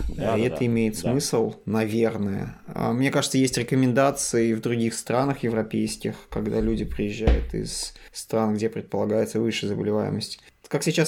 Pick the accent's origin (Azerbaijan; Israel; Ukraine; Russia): Russia; now in Finland; поскольку мы из России приехали, нам сказали, ну что, надо делать рентген